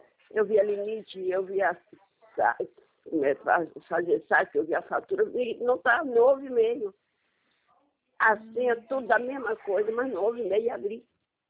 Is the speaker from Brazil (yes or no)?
yes; Salvador, Bahia, Brazil; Pronto, então eu sou de Salvador, Bahia.